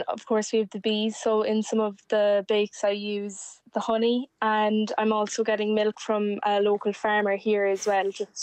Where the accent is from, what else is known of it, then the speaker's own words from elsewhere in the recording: Kilmichael, County Cork, Ireland; now in Clonakilty, Ireland; I'm from Kilmichael, and I'm now living down in Castlefreak in Clonakilty.